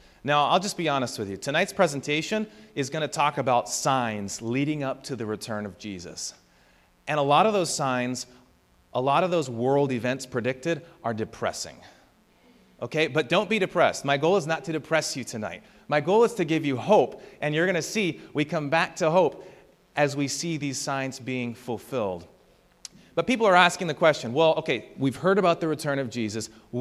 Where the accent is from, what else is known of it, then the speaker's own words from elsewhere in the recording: Washington, United States; I grew up in Washington State.